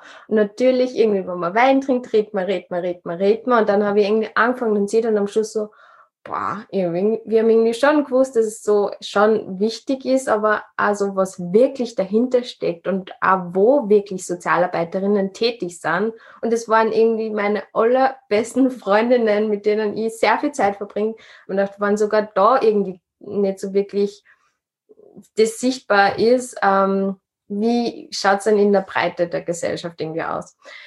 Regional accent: Upper Austria, Austria; born there; now in Vienna, Austria; bin 25 Jahre alt. Ursprünglich bin ich in Oberösterreich geboren, wohne in Wien. Jetzt bin ich gerade aber wieder in Oberösterreich

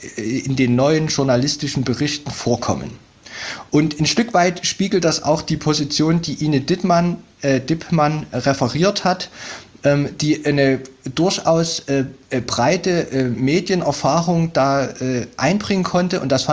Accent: Chemnitz, Saxony, Germany; Ich bin auch Chemnitzer

